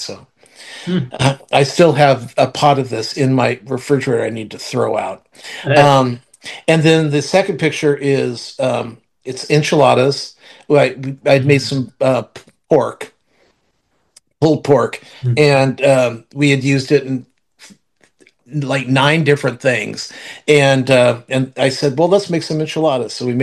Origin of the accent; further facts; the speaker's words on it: California, United States; I'm from California, and you can put it in a taco shell